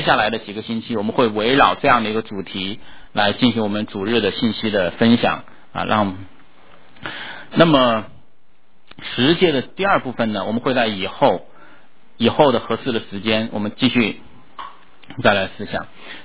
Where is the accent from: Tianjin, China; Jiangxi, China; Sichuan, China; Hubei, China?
Hubei, China; Wuhan; moved away as an adult; now in United States; 我是2年前来到美国的，就是2年前我离开我的家乡中国武汉来到美国。